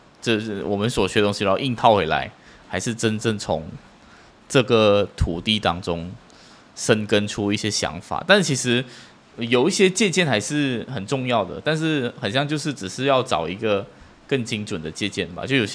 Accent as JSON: {"language": "Chinese", "country": "Malaysia", "said": "我们马来西亚华人"}